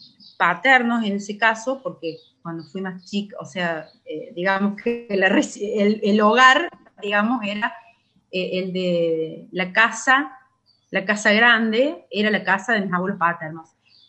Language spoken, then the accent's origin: Spanish; Ballesteros, Córdoba, Argentina; born there; yo nací en la localidad, bueno, de acá de Ballesteros, o sea, cerquita.